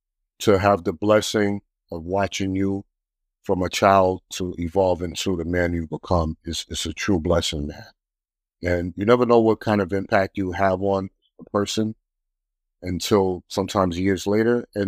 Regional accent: New York City, New York, United States; You know, I come from New York City, born in Harlem, raised in Brooklyn, single mom.

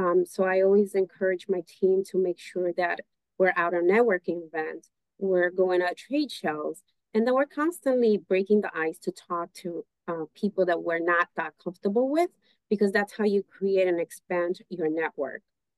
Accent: New York, United States; So I grew up in New York, lived in New York, but I was lucky enough through my years to work in different markets

